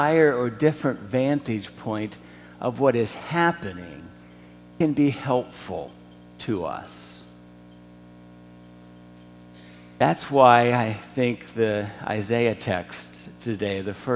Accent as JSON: {"language": "English", "region": "Pennsylvania", "country": "United States", "tie": "born or raised there", "said": "I was born and raised in Cumberland County, on the other side of Carlisle. Born and raised at the foot of what they called Elephant Mountain in northern Cumberland County."}